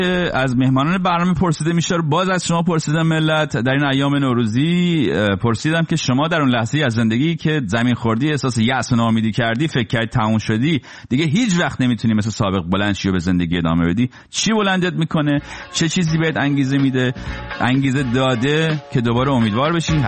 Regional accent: Iran; now in United States; پیش که من داشتم از ایران میومدم بیرون همین قیمت بود

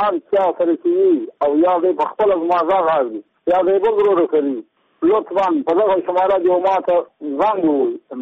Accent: Badghis, Afghanistan; زه په خپل د بادغیس ولایت یم، د مقر د ولسوالۍ یم.

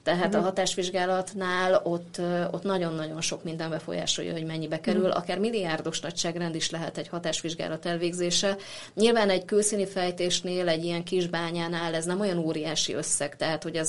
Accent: Salgótarján, Nógrád, Hungary; born there; also born or lived in Bátonyterenye; valóban én salgótarjáni lakos vagyok, Salgótarjániban is születtem, éltem Bátonyterenyén is egyébként

